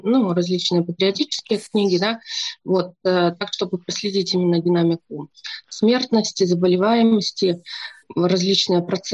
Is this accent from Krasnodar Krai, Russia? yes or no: no; Arkhangelsk, Arkhangelsk Oblast, Russia; Да, я родом из Архангельска.